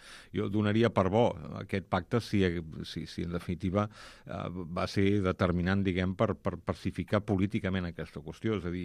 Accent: Rubí, Catalonia, Spain; Jo sóc fill de Rubí, un poble, diguem, del Vallès, ben a prop d'aquí, on la presència del català, especialment al carrer, és molt minoritària.

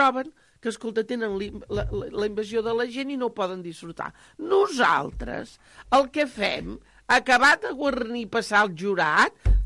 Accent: Barcelona, Catalonia, Spain; la del meu poble, la de Sants.

